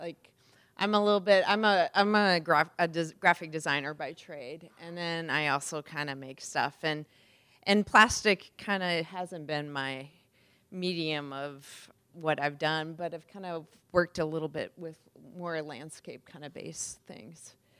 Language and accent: English; Wisconsin, United States; I grew up in Wisconsin on a farm